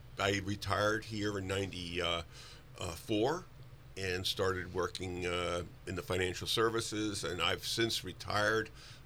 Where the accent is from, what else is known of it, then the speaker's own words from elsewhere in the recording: Long Island, New York, United States; now in Novato, United States; And then I came back to California. I grew up on Long Island